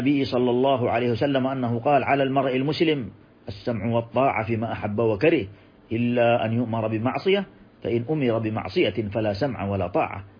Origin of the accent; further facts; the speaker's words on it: Saudi Arabia; النعم التي نعيشها في بلادنا المملكة العربية السعودية